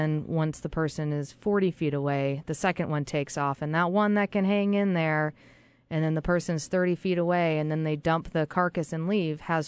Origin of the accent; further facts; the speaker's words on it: Massachusetts, United States; Hampshire College in Massachusetts, my home state